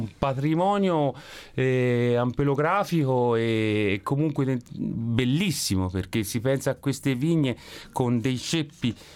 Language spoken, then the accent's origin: Italian; Empoli, Tuscany, Italy; Andiamo nella mia città natale, che è Empoli.